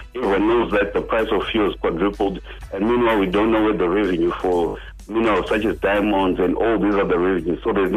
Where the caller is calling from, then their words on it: Harare, Zimbabwe; I'm calling from Harare.